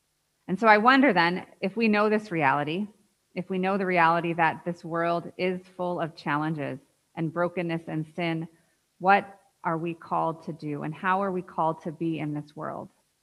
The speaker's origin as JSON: {"language": "English", "country": "United States", "said": "I would never be a part of the community, precisely because I was from America, I was a white woman, and I was going home."}